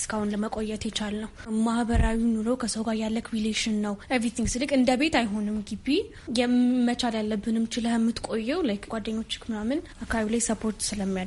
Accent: Addis Ababa, Ethiopia; እኔ አዲስ አበባ ነው ተወልጄ የሚያደግኩት።

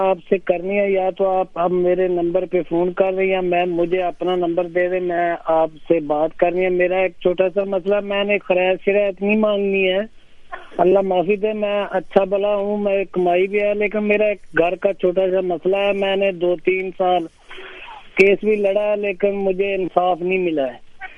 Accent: Punjab, Pakistan; Tuber ٹیک سنگھ ہمارا ضلع ہے, میں رہتا تو گاؤں میں ہوں.

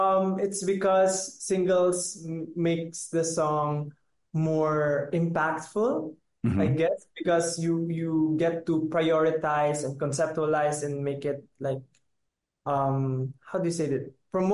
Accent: Philippines; But I guess Filipinos are also like used to the rain and flood here in the Philippines. Even in my hometown, we're quite known for having like a flood because of the heavy rain.

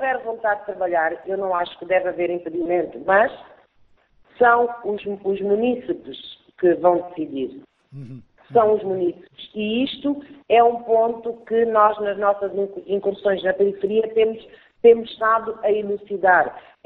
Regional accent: Malanje, Angola; born there; eu nasci em Malanje, eu gosto de Malanje.

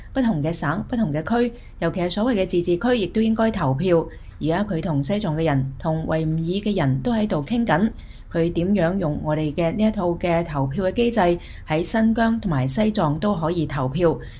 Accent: Hong Kong; 我们香港人说是卖楼，他一走了之

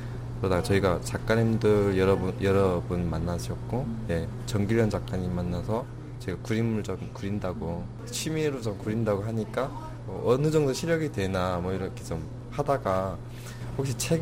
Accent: North Korea; born there; 우리가 뭐 나쁜 게 아니거든요. 그냥 북한에서 태어난 것밖에 없어요.

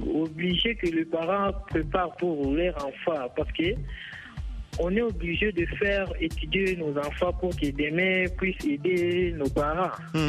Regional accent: Kasaï, DR Congo; Muntu, ça tire l'origine chez nous au Kassai, parce que moi aussi je suis Kassaïen.

